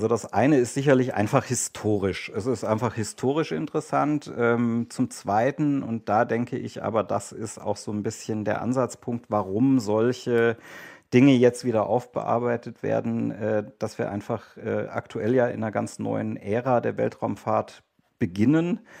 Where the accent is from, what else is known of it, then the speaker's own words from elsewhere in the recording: Germany; denn ich bin im Westen der Bundesrepublik aufgewachsen